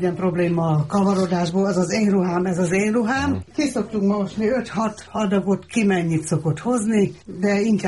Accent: Hungary; Nehezen fogadtak, inkább így mondjam, mert magyar vagyok.

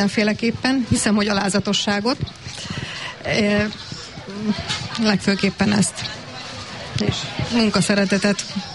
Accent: Hungary; Így van, én tanyán is születtem, ott is nőttem föl, sőt most is tanyán lakom

